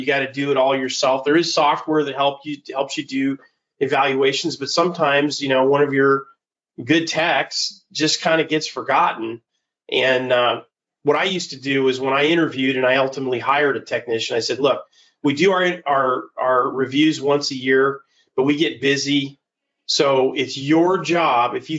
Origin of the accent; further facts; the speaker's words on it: California, United States; They did this back probably about a decade ago when, because I'm from the Bay Area originally.